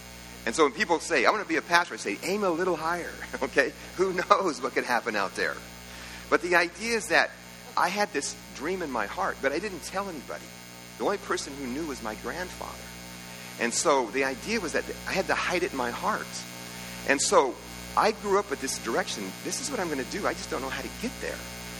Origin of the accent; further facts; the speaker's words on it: California, United States; But I didn't know, because I grew up in California, that when you ask a girl to be your kickstand, it was like a marriage proposal.